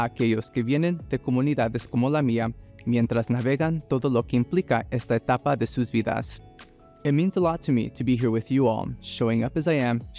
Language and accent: English; Washington, District of Columbia, United States; also born or lived in Managua, Nicaragua; I was born in Managua, Nicaragua, and raised in Washington, D.C., where I completed my master's training at Johns Hopkins University.